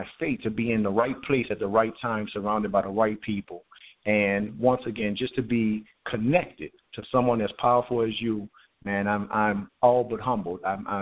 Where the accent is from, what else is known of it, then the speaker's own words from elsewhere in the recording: New Orleans, Louisiana, United States; I'm from New Orleans, Louisiana.